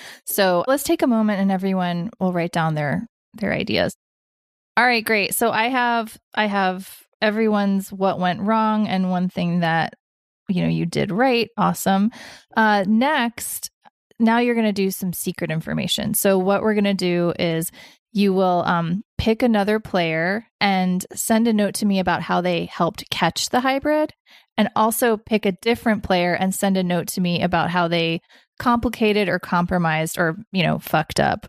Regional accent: the South, United States; As a Southerner, I'll allow it.

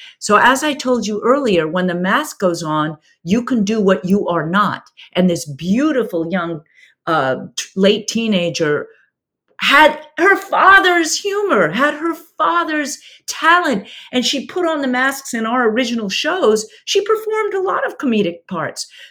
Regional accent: South Africa; accent: South African; So again, my South African accent's gone out the window. It's been too many years.

